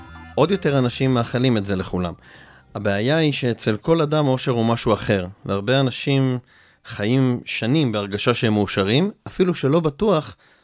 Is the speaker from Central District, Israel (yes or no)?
no; Tel Aviv, Tel Aviv District, Israel; born there; now in Jerusalem, Israel; אבל נולדתי בתל אביב.